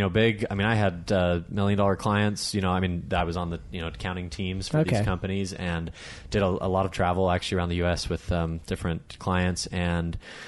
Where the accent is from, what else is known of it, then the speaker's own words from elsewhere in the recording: Livermore, California, United States; now in Salt Lake City, United States; So, Livermore, specifically in the east part of San Francisco.